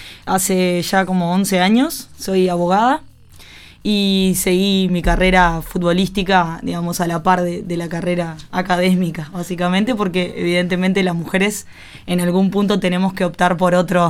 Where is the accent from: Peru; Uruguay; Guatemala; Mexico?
Uruguay; San Antonio, Canelones; En San Antonio Canelones. Bien. Un pueblito pequeño en el departamento de Canelones.